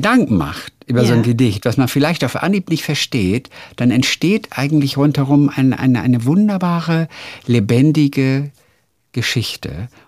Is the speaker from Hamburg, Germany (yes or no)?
no; Lübeck, Schleswig-Holstein, Germany; Ja, ich bin aus Lübeck und ich esse ja auch genug Marzipan.